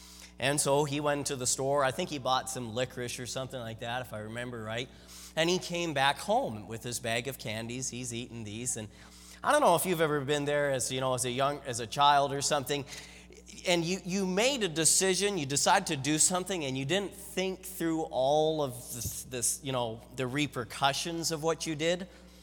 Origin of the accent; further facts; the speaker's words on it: Canada; My mom, she was from India, came to Canada 40 or so years ago. My dad was, though, from Canada, born here, but yeah, I'm a Canadian